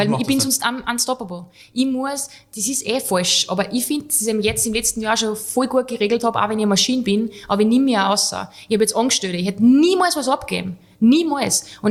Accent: Switzerland; ich war Schweizer

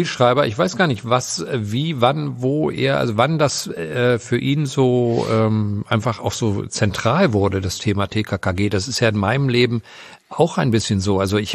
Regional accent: Northern Germany, Germany; Ich bin ja Norddeutscher.

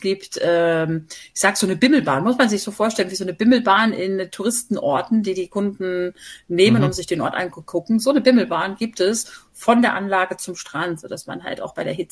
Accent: Northern Germany, Germany; ich komme aus Norddeutschland, da fährt man nicht so oft an den Gardasee als Kind.

